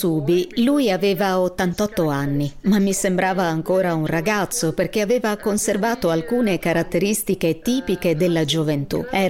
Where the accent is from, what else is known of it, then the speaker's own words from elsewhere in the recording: Palestine; Noi palestinesi dobbiamo sempre dimostrare qualcosa. Questa era la mia casa, questa era la mia terra, questo era il mio paese, questo era il mio vestito.